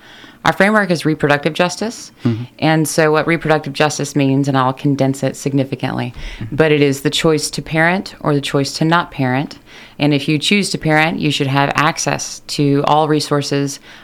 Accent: Lexington, Kentucky, United States; I am right here from Lexington, Kentucky.

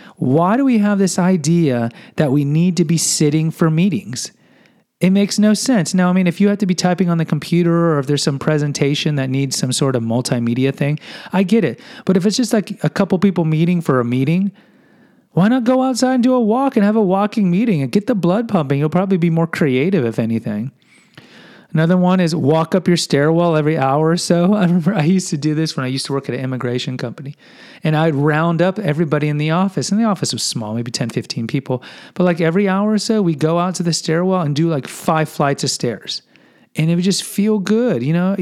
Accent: Houston, Texas, United States; I'd be driving between San Antonio and Houston because I grew up in Houston.

